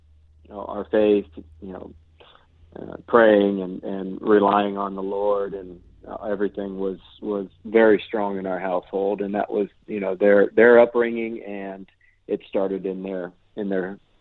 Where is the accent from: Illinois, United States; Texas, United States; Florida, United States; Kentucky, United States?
Florida, United States; Sanford; I was born and raised in Sanford, Florida, which is just north of Orlando.